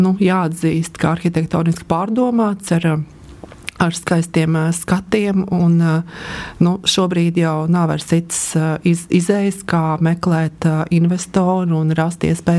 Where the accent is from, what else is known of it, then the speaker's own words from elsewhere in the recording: Kurzeme, Latvia; neskatoties uz to, ka pat esmu kurzemniece